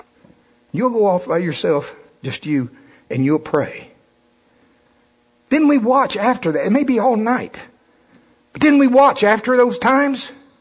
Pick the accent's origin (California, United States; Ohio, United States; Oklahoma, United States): Oklahoma, United States; Shawnee; I'm from Shawnee. Biscuits, you know. You hear Shawnee flour?